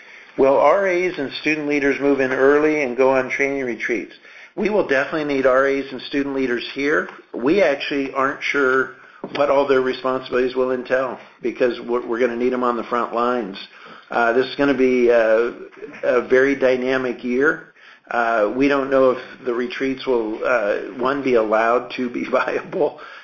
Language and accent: English; Oregon, United States; moved away as an adult; Now, I grew up in Western Oregon where it rains all the time, starting around the 1st of October and usually running through Easter.